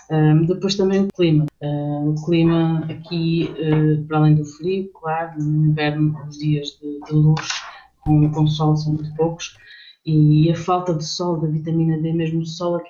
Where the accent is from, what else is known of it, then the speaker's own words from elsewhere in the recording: Portugal; moved away; nós não saímos de Portugal porque quisemos ou porque não estávamos satisfeitos com o nosso país em si. Foi mesmo a situação económica e a procura de um futuro melhor não é que nos levou a sair.